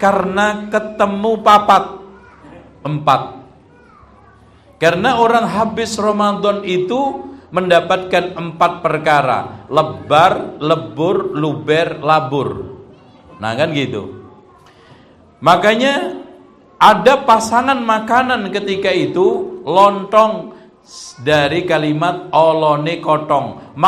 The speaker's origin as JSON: {"language": "Indonesian", "region": "Java", "country": "Indonesia", "said": "di daerah Jawa, daerah saya itu kan banyak tinggal simbol-simbolnya"}